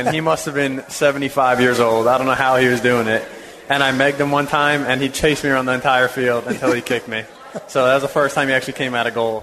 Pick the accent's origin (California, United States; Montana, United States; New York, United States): New York, United States; Queens; Yeah, so I'm from Queens, New York, so kind of my whole family played soccer growing up.